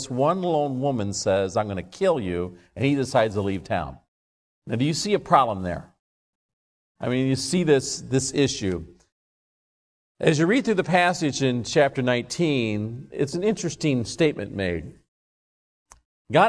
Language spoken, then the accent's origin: English; Scotland, United Kingdom; I'm Scottish, so I understand that.